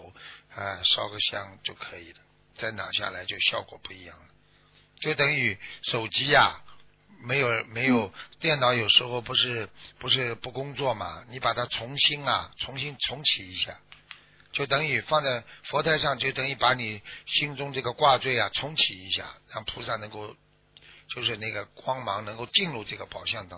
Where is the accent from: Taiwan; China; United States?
China; 我们中国人啊过那个春节过大年了